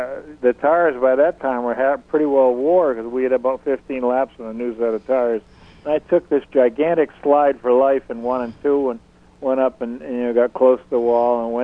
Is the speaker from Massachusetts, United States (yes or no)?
yes; Newton, Massachusetts, United States; Well, that's the town that I was born in. I was born in Newton Wellesley Hospital. And I lived in Newton all my life